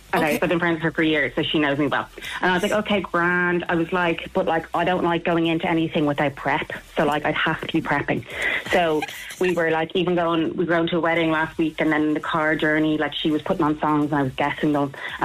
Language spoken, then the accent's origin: English; Cabinteely, Leinster, Ireland; Cabin Teely.